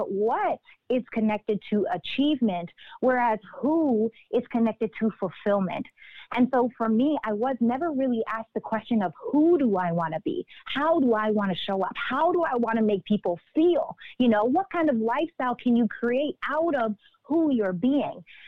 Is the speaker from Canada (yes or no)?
yes; Regina, Saskatchewan, Canada; moved away as an adult; now in Los Angeles, United States; I am from Regina, Saskatchewan. Yes, I said it right. And that's in Canada. And I moved from Canada to Los Angeles to pursue acting.